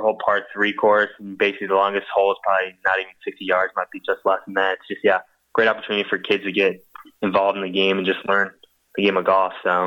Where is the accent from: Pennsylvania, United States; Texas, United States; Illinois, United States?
Illinois, United States; Geneva; because I grew up here in Geneva.